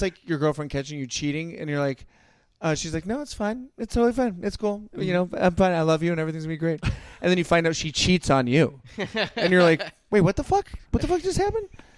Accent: Pittsburgh, Pennsylvania, United States; Oh, this is in my hometown.

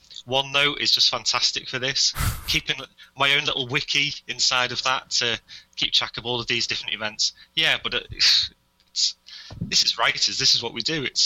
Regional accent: Southport, North West England, United Kingdom; It's set in Southport, which is my hometown. This is a quiet, sleepy retirement town. Nothing really ever happens.

